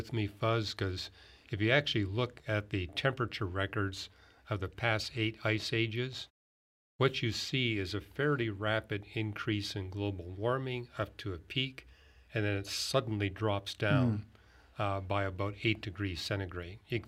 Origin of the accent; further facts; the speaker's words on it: Vancouver, British Columbia, Canada; I grew up in Vancouver.